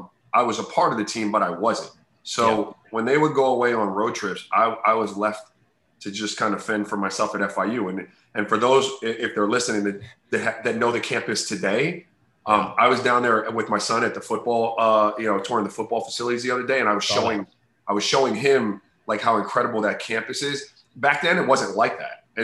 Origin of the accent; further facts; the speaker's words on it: Miami, Florida, United States; a style of play that I grew up playing here in Miami.